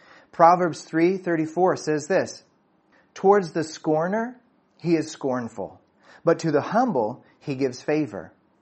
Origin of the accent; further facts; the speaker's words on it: United States; And so when I speak, people know, clearly I'm American. Clearly I'm American. And it's not because I speak English that they know that I'm American.